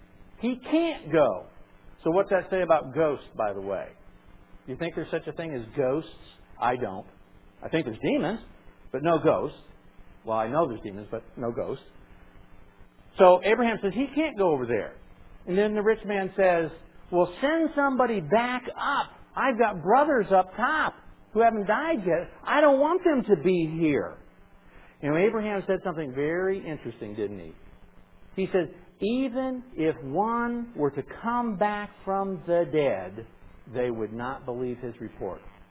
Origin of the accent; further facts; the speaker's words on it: Pennsylvania, United States; And by the way, I'm from Pennsylvania, so I kind of think paradise kind of is.